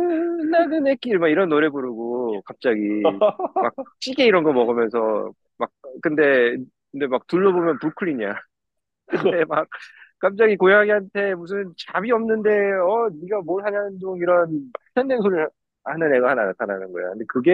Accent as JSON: {"language": "Korean", "country": "South Korea", "tie": "born or raised there", "said": "내가 뭐 한국 학교를 다니고 한국 사회에서 자랐으니까"}